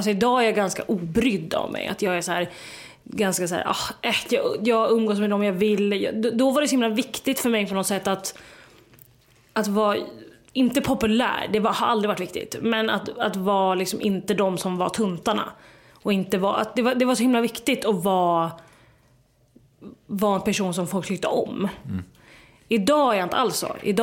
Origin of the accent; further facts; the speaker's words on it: Västerås, Västmanland County, Sweden; accent: Västerås dialect; Alltså Västerås dialekt?